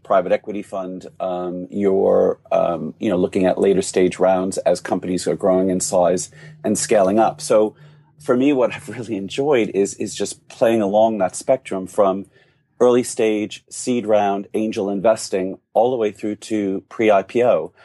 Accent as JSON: {"language": "English", "country": "United States", "lives_now": "United Kingdom", "said": "Being an American living and residing in the United Kingdom, I get taxed in two jurisdictions, not just the United Kingdom, but the United States does tax its citizens wherever they are in the world."}